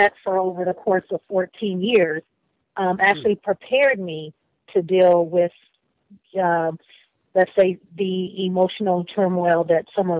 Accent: San Diego, California, United States; Well, I can say that, you know, being in San Diego with the warm weather afforded us a lot of park time and beach time

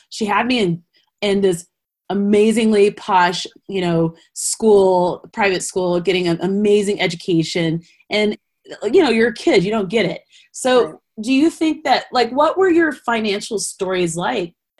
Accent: Colorado, United States; Again, I'm from Colorado. Just don't mind me.

